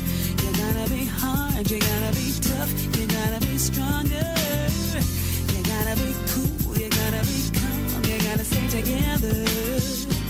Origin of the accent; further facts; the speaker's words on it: La Laguna, Canary Islands, Spain; born there; No, yo siempre digo, soy de La Laguna, de cuna.